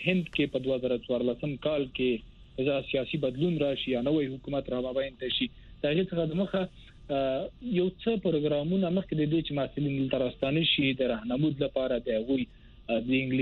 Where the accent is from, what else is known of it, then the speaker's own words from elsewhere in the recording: Wardak, Afghanistan; زه اصل کې د وردګو د ولایت څخه یم